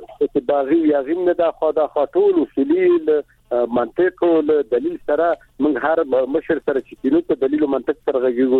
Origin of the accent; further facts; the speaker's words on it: Afghanistan; موږ د افغانستان رعیت یو